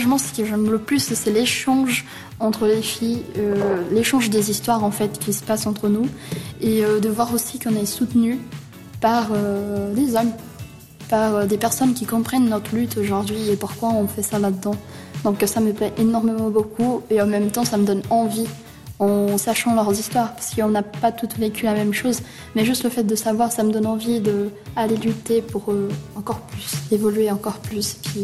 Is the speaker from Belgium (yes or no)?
no; Brazil; j'ai 19 ans, je viens du Brésil et je suis opératrice en informatique en deuxième année